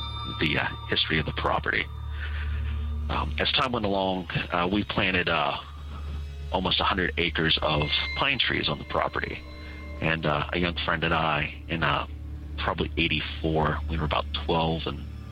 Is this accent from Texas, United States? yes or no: no; Ohio, United States; I am from the Central Ohio area.